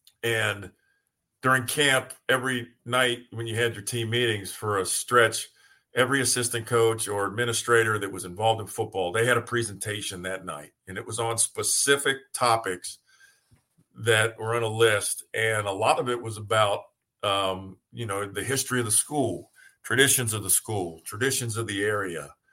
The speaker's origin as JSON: {"language": "English", "town": "Deer Park", "region": "Ohio", "country": "United States", "said": "and I'm from Deer Park, Ohio."}